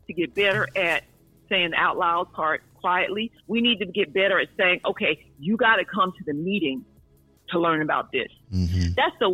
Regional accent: the South, United States; I grew up in the South, and I remember conversations about everybody having high blood pressure.

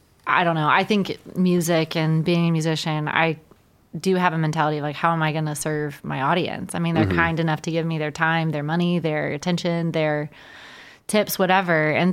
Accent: Dallas, Texas, United States; No, I've been Texas based my entire life.

